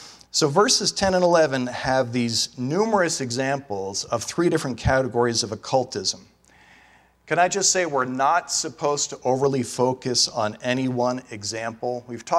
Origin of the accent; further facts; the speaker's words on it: New Jersey, United States; Many of you know I grew up in New Jersey, ninth grade.